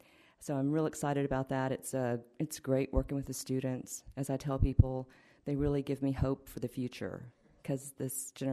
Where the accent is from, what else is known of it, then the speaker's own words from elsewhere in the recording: Atlantic Beach, Florida, United States; I'm from Atlantic Beach.